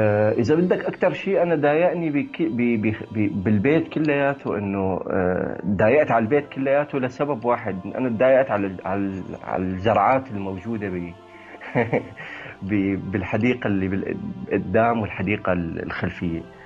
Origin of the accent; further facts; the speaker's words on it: Deir ez-Zor, Deir ez-Zor Governorate, Syria; also born or lived in Saudi Arabia; أنا ولدت بالسعودية في خطر إنك تكون تلعب بالشارع أو تلعب بالحارة لأنه أنت غريب, أنت أجنبي مثل ما تسمى.